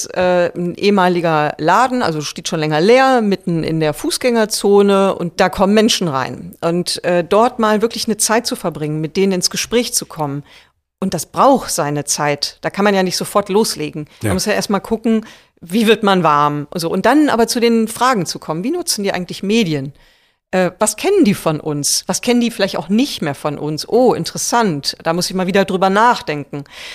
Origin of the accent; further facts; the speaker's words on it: Essen, North Rhine-Westphalia, Germany; Ich bin in Steele geboren und in Krai aufgewachsen.